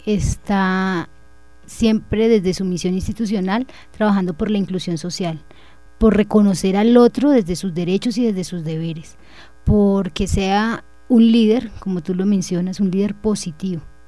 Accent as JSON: {"language": "Spanish", "country": "Colombia", "said": "Como colombianos, pienso que eso es lo que debemos hacer"}